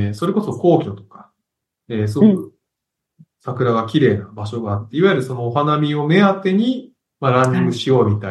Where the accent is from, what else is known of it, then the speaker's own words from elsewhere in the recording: Yokohama, Kanagawa, Japan; 私生まれは横浜なので、よく子供の頃に黄金町から日の出町に向けて、流れている川、大岡川っていう、大岡川っていう川があって、